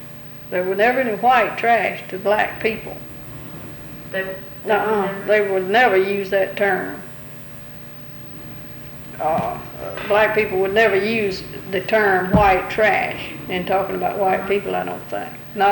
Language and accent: English; United States; I am an American.